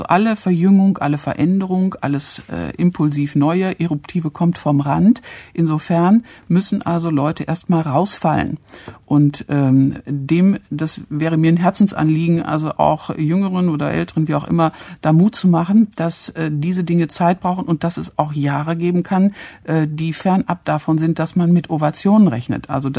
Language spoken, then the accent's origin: German; North Rhine-Westphalia, Germany; Ich komme aus Westfalen, ja.